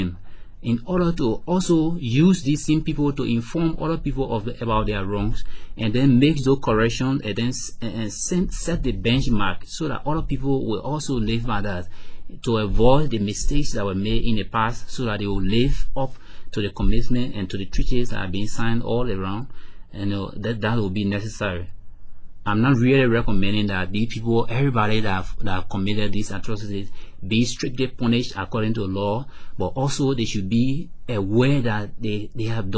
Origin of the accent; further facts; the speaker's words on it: Liberia; from Liberia.